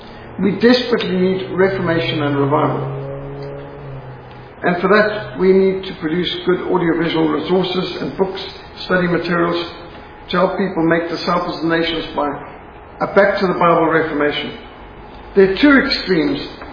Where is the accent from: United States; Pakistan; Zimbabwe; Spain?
Zimbabwe; I grew up in Rhodesia where we got bilharzia, we got tick bite fever, we got malaria.